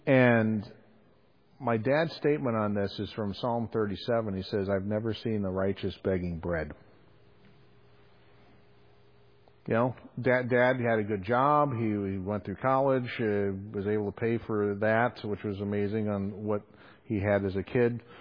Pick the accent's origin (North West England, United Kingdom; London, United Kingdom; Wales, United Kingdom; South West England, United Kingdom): Wales, United Kingdom; Being Welsh counts for something.